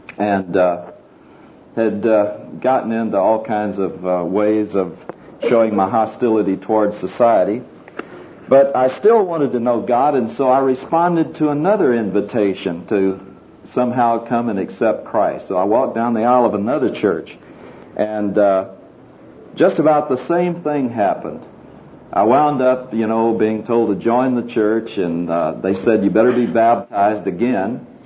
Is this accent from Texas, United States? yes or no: yes; Houston, Texas, United States; I had a restless heart as I grew up in Houston, Texas. I was born and raised in Houston, and for the first 21 years, I spent most of my time there.